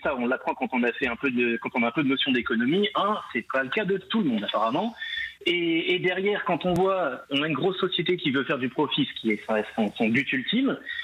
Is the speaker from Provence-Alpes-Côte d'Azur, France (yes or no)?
no; Normandy, France; now in Picardy, France; Et je suis normand d'origine.